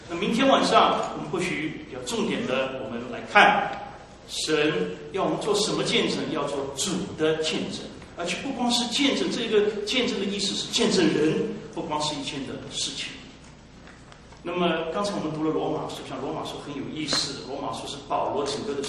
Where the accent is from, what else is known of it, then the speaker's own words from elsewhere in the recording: Shanghai, China; 我是从上海来啊，那么我记得大概有几年前呢，那个上海有个叫世界博览会